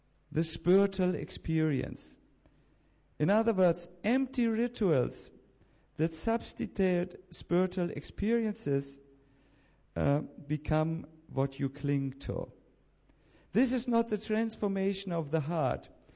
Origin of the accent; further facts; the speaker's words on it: Sweden; English is a second language; I will now tell you, because I'm from Sweden, a story from Sweden, which is so true.